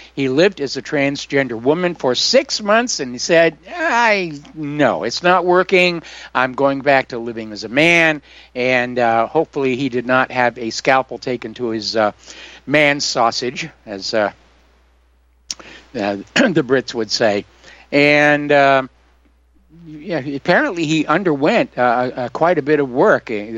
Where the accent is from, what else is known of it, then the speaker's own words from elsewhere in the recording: California, United States; I grew up in California. I had my first car in California.